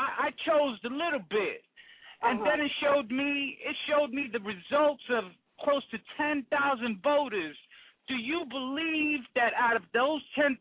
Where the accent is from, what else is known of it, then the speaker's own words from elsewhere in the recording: New York, United States; now in Massachusetts, United States; I'm a New Yorker, you know. I just recently moved out to Massachusetts